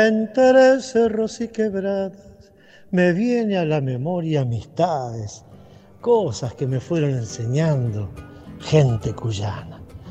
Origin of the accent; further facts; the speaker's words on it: Tucumán, Argentina; now in Rafaela, Argentina; Siendo tucumano, nos marcó mucho Cuyo